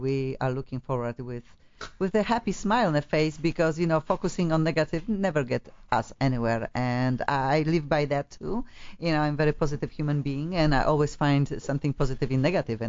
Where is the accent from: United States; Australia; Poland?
Poland; English is a second language; moved away; I am from Poland, obviously. I felt part of this. Oh, I'm starting my life again and again. Even when I'm here 20 years, I still every day I think like I start, when I, especially when I forget the word in English